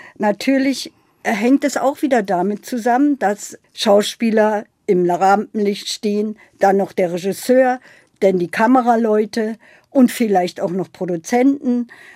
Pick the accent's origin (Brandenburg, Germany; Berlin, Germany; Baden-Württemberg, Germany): Berlin, Germany; born there; also born or lived in Sudetenland; Ja, ich bin in Berlin-Prenzlauer Berg geboren, bin dann aber, weil ich bin ja im Januar 1938 geboren